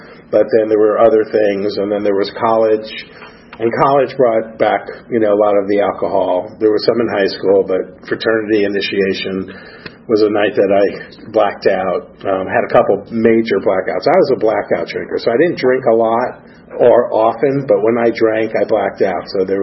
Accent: New Jersey, United States; born there; So I was born in New Jersey in 1963, middle class family, middle child of three. I grew up with a normal life.

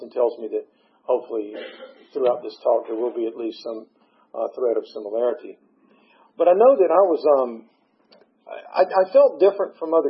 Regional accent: Atlanta, Georgia, United States; born there; But I was born in Atlanta, and I had a good upbringing.

